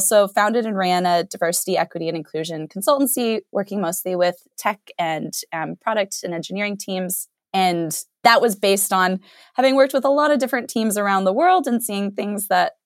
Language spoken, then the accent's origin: English; Arizona, United States; also born or lived in Stanford, United States; I grew up in Arizona and then did my college degree out at Stanford.